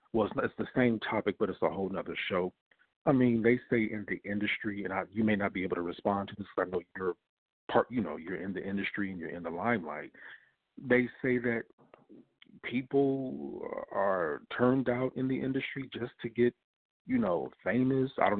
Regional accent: San Francisco, California, United States; However, growing up in San Francisco, I saw that a whole lot

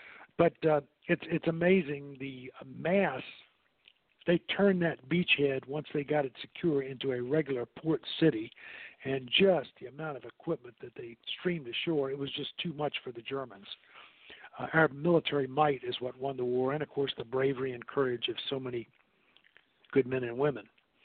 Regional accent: Newport News, Virginia, United States; And my hometown of Virginia has a victory arch.

